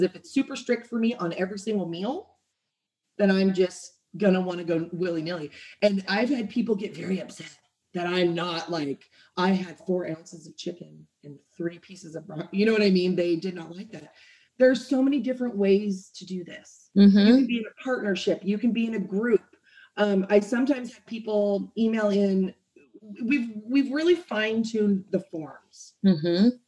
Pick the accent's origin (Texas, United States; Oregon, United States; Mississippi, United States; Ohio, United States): Oregon, United States; I'm from Oregon, Pacific Northwest, West Coast.